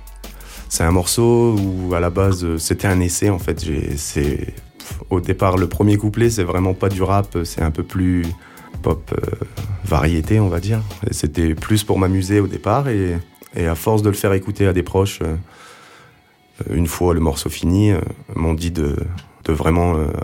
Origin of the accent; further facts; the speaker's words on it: Hauts-de-France, France; je viens de Picardie, ça fait 2 ans que j'habite dans la région maintenant.